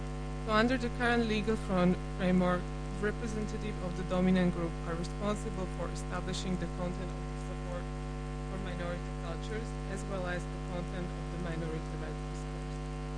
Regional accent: Canada; And as Canadian

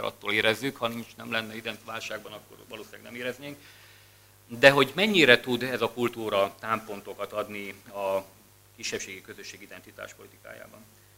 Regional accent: Slovakia; Én egy státus magyar vagyok, egy szlovákiai kisebbségi státus magyar, nincs magyar igazolványom arról, hogy ide tartozom, de ide tartozom.

